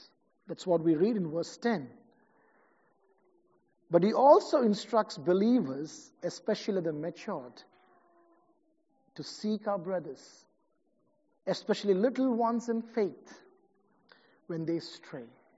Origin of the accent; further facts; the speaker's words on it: South India, India; I come from South India.